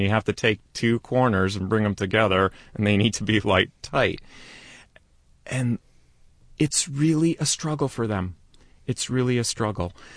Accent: New Britain, Connecticut, United States; I grew up in New Britain, Connecticut. It's a factory town. Stanley Works, the hardware manufacturing, is headquartered there.

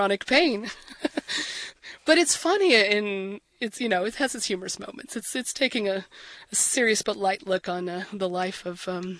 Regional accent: Utah, United States; I do remember I grew up in the Salt Lake area mostly, and we used to go to my grandparents' house on Christmas Eve.

